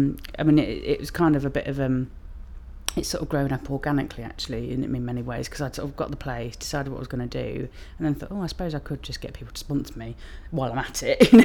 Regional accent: Portsmouth, South East England, United Kingdom; also born or lived in Leeds; now in Leicester, United Kingdom; Yeah, I grew up in Portsmouth. Got some family come up from there today as well. And then I went to university in Leeds and kind of moved back down to Leicester.

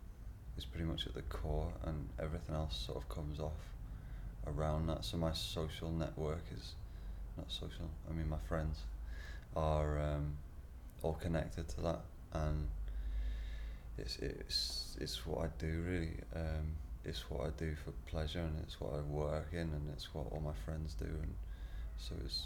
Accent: Liverpool, North West England, United Kingdom; because I'm originally from Liverpool, I would like to go back there and open a gallery there.

